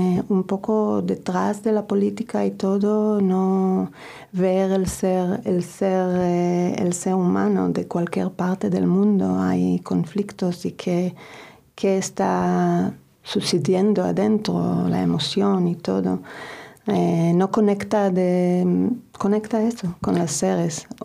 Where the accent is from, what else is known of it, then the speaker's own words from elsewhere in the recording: Israel; moved away; Salí de Israel en 95 cuando se mataron a Rabin. Yo sentía que tengo que salir. La verdad que he perdido la esperanza. Y así buscaba fuera de Israel de vivir.